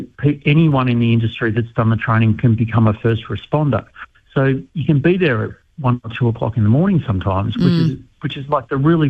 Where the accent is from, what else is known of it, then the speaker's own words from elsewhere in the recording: Ferntree Gully, Victoria, Australia; I grew up in Ferntree Gully, and we used to ride our bikes.